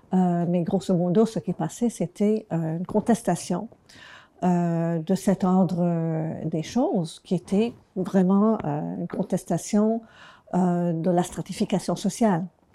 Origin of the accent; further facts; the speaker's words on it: Montreal, Quebec, Canada; j'ai grandi à Montréal à un moment où les rapports de pouvoir entre les anglophones dominants et les francophones dominés étaient en train de changer.